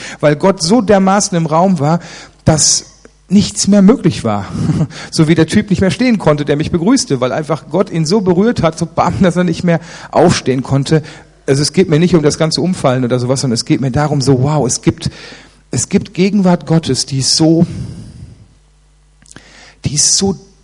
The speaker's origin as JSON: {"language": "German", "country": "Germany", "said": "also ich fühle mich, obwohl ich ungarischer Abstammung bin, aber ich fühle mich sehr, sehr deutsch. Ich bin auch sehr deutsch, ich bin auch in Deutschland schon geboren."}